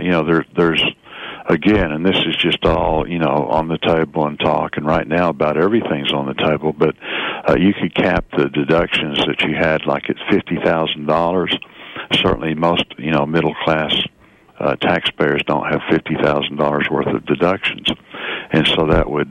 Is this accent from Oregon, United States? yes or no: no; Fort Smith, Arkansas, United States; Even though it's over in western Arkansas, I grew up in Fort Smith